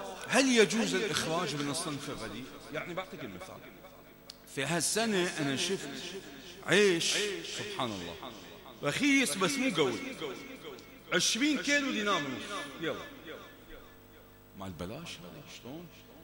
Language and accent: Arabic; Bahrain; احنا عندنا في البحرين أصناف أربعة